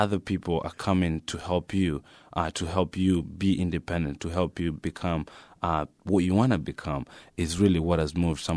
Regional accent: Kenya; now in United States; Yes, I was born in the United States, as you mentioned, but I grew up in Kenya for 12 years before coming back in 2006.

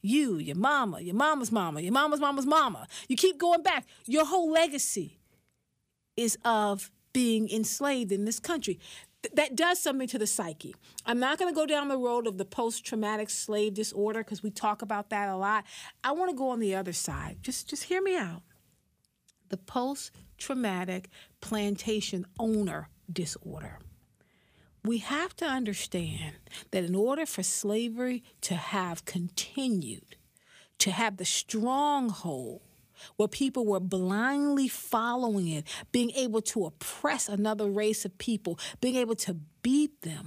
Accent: South Carolina, United States; South Carolina, my home state, South Kakilaki, where I was born and spent every summer of my life, even through college

